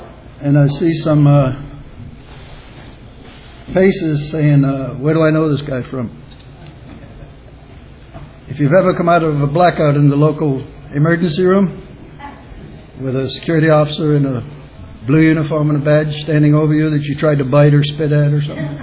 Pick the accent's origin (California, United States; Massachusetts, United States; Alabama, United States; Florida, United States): Massachusetts, United States; Boston; I was raised in Boston. I'm the youngest of 11 kids.